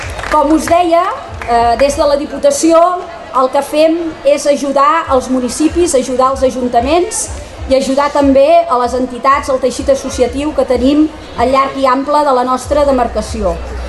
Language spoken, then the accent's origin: Catalan; Reus, Catalonia, Spain; vinc de la festa major del meu poble, de la ciutat de Reus